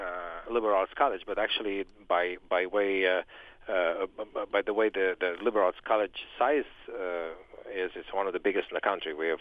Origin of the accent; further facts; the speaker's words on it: Transylvania, Romania; Well, I was born in Romania, and I'm native of that country, and more specifically, I was actually in the province of Transylvania.